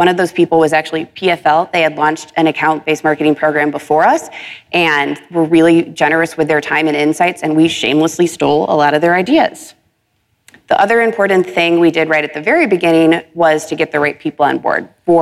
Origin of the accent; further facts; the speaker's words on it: Chicago, Illinois, United States; The Cubs won the World Series, which was kind of a big deal in my hometown of Chicago.